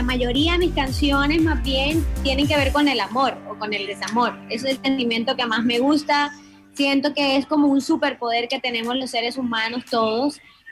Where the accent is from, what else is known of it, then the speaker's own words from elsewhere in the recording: Caribbean Region, Colombia; now in Bogotá, Colombia; pude ir a la costa, que es de donde yo soy.